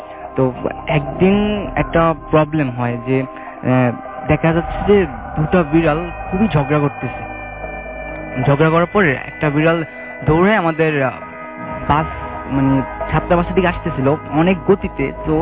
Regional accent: Khagrachhari, Chittagong Division, Bangladesh; আমার home district Khagrachari, আমি বারিধারা থেকে এসেছি।

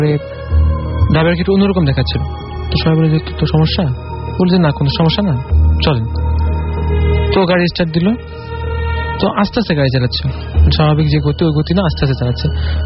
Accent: Sylhet, Sylhet Division, Bangladesh; আমি সিলেট থেকে এসেছি।

